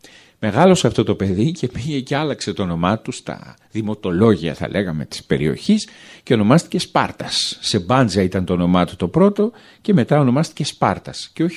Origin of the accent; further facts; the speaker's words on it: Crete, Greece; Λέω είμαστε από την Ελλάδα και εγώ συγκεκριμένα τους λέω είμαι από την Κρήτη.